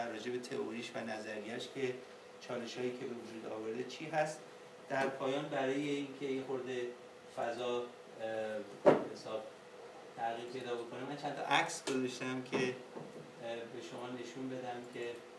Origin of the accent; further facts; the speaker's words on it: Iran; از ایران اومدم میخوام ایشونو ببینم